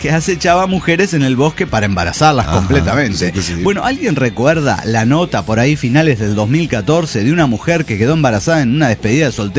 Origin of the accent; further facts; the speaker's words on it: Córdoba, Argentina; Sí, quedé argentino, vio, pero yo no soy, yo soy cordobés. Eso es una república aparte.